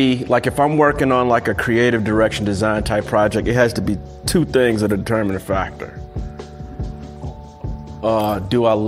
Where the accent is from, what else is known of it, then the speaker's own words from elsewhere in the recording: St. Louis, Missouri, United States; moved away as an adult; also born or lived in New York City; And so I came from St. Louis, which was slow moving like your boy, you know, and then I moved to New York City.